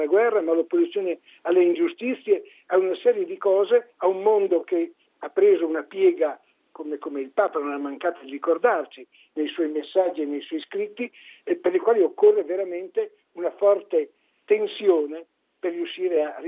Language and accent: Italian; Ferrara, Emilia-Romagna, Italy; sono di Ferrara, vicinissimo a Bologna